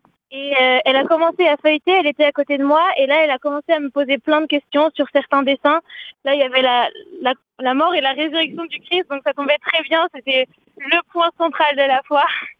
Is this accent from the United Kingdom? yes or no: no; Lyon, Auvergne-Rhône-Alpes, France; Alors je suis de Lyon